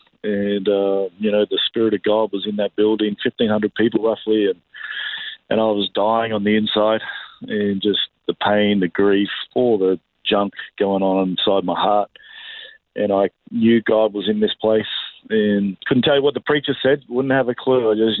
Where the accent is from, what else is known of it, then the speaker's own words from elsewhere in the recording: Sydney, New South Wales, Australia; Sydney. So I'm a Sydney boy.